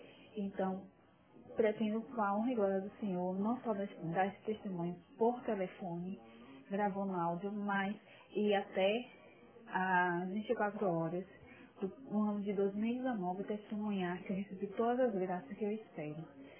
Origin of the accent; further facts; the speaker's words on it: Bahia, Brazil; sou da Bahia.